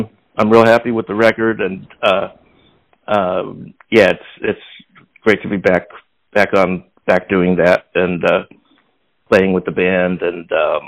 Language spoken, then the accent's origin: English; Livermore, California, United States; also born or lived in San Jose; Right. I was born in San Jose, and then I grew up in a town called Livermore, which is also in the Bay Area there.